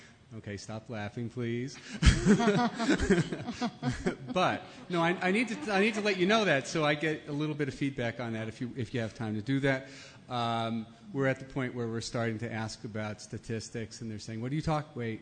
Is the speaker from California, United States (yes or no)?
no; Attleboro, Massachusetts, United States; from Attleboro, Massachusetts.